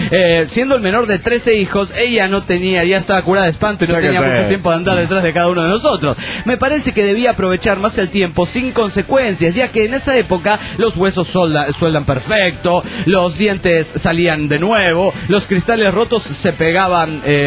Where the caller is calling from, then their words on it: Los Mochis, Sinaloa, Mexico; de Los Mochis, Sinaloa, México.